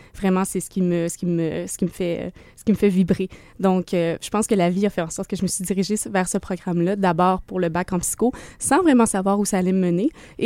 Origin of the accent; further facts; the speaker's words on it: Quebec, Canada; Je suis originaire du Lac-Léthune dans la municipalité de Mont-Cyr-Fléthune. Donc, je suis d'ici.